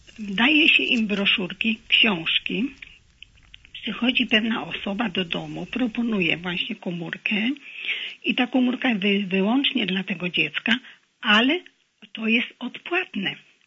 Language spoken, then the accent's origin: Polish; Gdańsk, Pomeranian Voivodeship, Poland; Jestem z Gdańska.